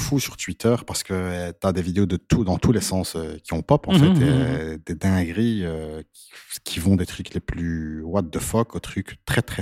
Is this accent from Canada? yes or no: no; Belgium; en tant que belge